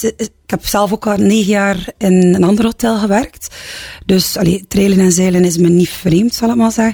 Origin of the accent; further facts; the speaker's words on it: Ostend, Flanders, Belgium; Dat is een heel pakketje samen, zal ik maar zeggen. Ik ben geboren en getogen in Oostende. Trotse mama van een dochter van 11 jaar, Estee.